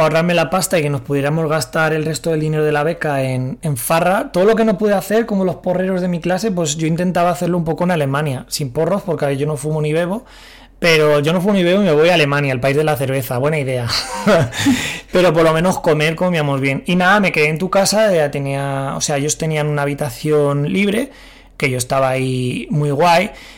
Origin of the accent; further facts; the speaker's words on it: Mediterranean, Spain; yo que soy del Mediterráneo, aquí me estoy muriendo